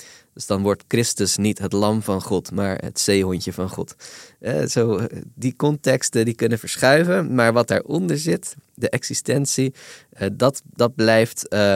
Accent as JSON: {"language": "Dutch", "region": "Randstad", "country": "Netherlands", "said": "Ik kom uit de Randstad. Ik sta vaak voor randstedelingen."}